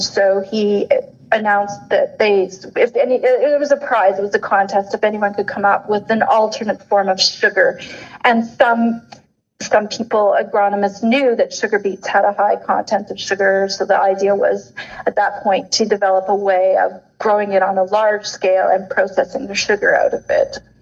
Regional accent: Saskatchewan, Canada; Where I grew up in Saskatchewan, yeah, definitely my dad grew oats.

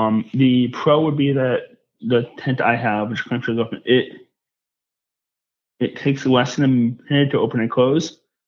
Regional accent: New England, United States; Growing up in New England, you kind of have to learn to drive in the snow.

